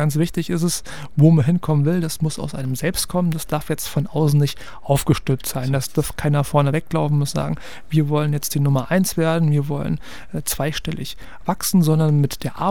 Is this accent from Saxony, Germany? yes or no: no; Hesse, Germany; mein Nachbar im Vogelsberg, wo ich groß geworden bin.